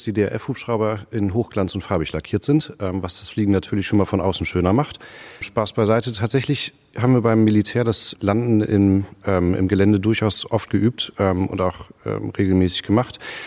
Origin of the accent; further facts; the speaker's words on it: Hamburg, Germany; Ich bin in Hamburg aufgewachsen, von daher mag ich plattes Land mit Wasser in der Nähe.